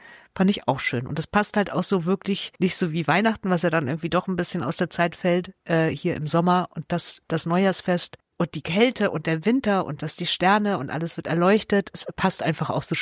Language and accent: German; East Germany, Germany; now in New Zealand; Ich komme ja eigentlich aus Ostdeutschland.